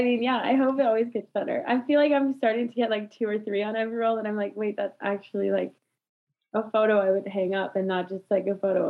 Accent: Vermont, United States; born there; I'm originally from Vermont. I was born in Vermont, so I feel like nature girl.

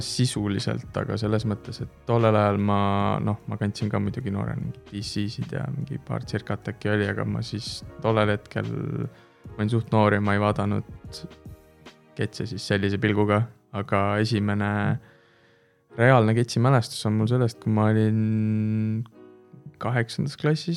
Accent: Tallinn, Harju County, Estonia; Mina olen pärit Tallinnast, ma olen hetkel tudeng.

